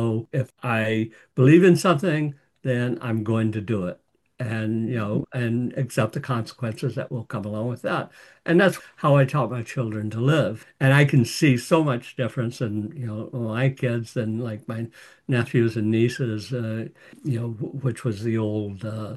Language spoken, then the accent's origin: English; the South, United States; this is because of the way I grew up in the South and, the dysfunctional families